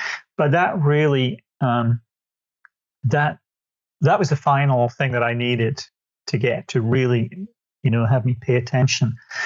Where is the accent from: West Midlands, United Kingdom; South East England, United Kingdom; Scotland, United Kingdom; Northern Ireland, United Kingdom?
Scotland, United Kingdom; moved away as an adult; also born or lived in London; now in United States; I used to live in the UK. I was from Scotland, and I lived in London for 15 years.